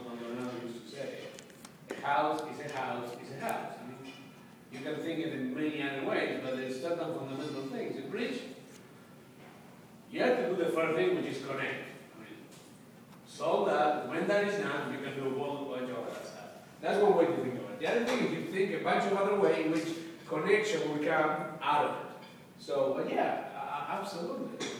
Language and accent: English; Rosario, Santa Fe, Argentina; now in Buenos Aires, Argentina; I grew up in Rosario, second or third city in Argentina, depending on you ask.